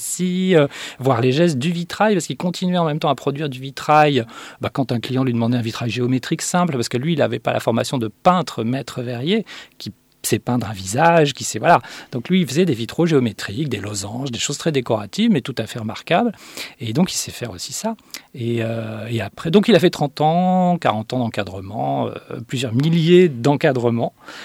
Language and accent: French; La Tronche, Auvergne-Rhône-Alpes, France; born there; Oui, alors je suis né donc à La Tronche, en banlieue grenobloise.